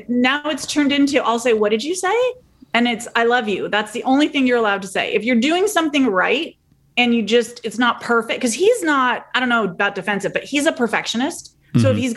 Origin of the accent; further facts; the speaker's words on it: California, United States; and I'm from California, so we have fires all the time